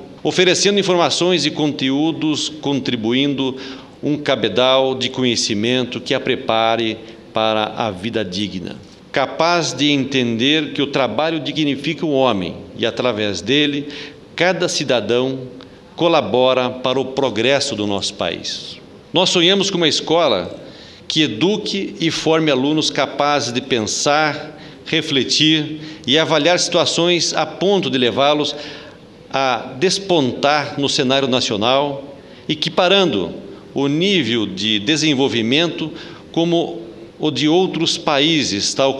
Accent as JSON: {"language": "Portuguese", "country": "Brazil", "said": "Como brasileiro, amo este país."}